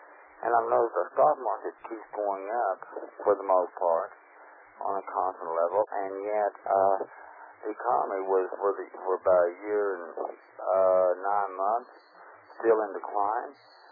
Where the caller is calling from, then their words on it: Oklahoma City, Oklahoma, United States; I'm calling from Oklahoma City.